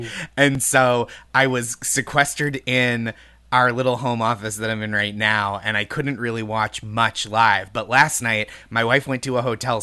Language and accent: English; Boston, Massachusetts, United States; I'm from Boston originally.